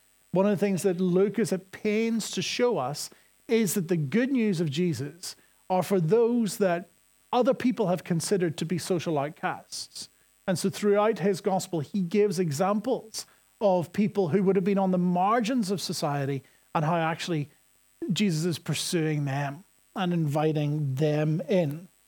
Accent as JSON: {"language": "English", "region": "Northern Ireland", "country": "United Kingdom", "accent": "Northern Irish", "said": "You're going to have to forgive my Northern Irish accent for the entirety of this series, because I say the verb to look and the male name look the same."}